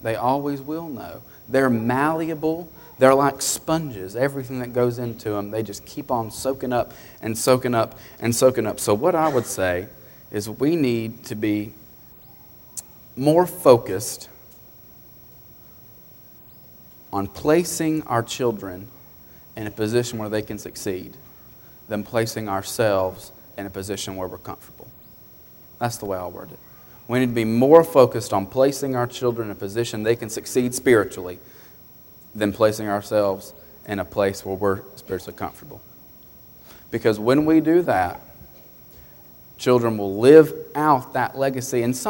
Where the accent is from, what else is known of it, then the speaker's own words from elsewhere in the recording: Alabama, United States; I know ball's big up here. I'm from Alabama.